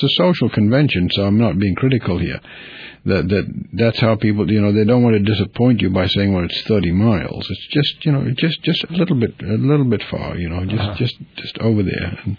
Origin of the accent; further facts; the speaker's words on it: Kenya; when I was growing up in Kenya